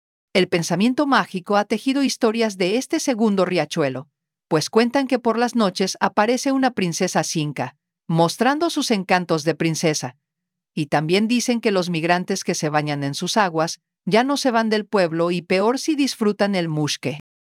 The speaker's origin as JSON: {"language": "Spanish", "town": "Chiquimulilla", "region": "Santa Rosa", "country": "Guatemala", "tie": "born or raised there", "said": "La región sur de Santa Rosa, departamento al que pertenece Chiquimulilla, tiene vestigios de los incas. Por ejemplo, en las extensas llanuras de mi pueblo"}